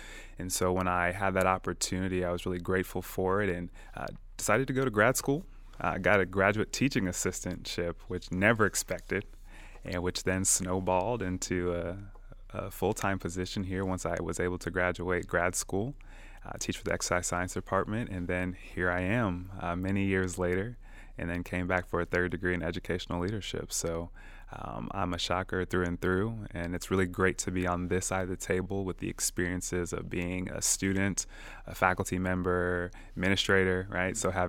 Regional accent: Wichita, Kansas, United States; So, you know, growing up in Wichita, it was a great opportunity. My dad had decided to come work for Boeing. And so when we moved here, I was in fourth grade.

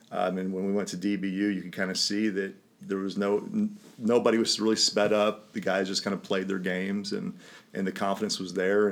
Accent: Indiana, United States; Growing up in Central Indiana, you know, we had the Cubs.

